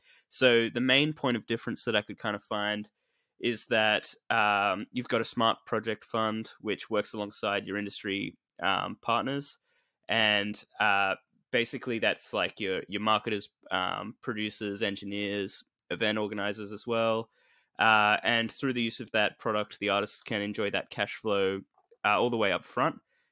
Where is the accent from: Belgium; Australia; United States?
Australia; Just a couple of Aussies talking about